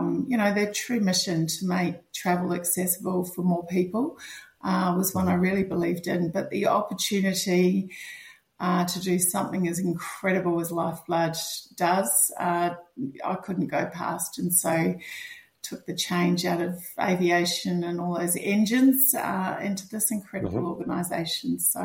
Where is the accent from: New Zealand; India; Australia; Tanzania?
New Zealand; Wellington; So I come from a small town, Wellington, New Zealand.